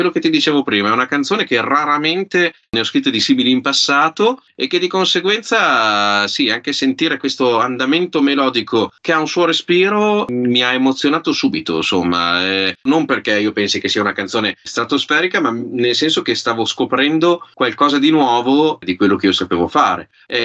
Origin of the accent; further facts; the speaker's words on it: Parma, Emilia-Romagna, Italy; perché io sono di Parma.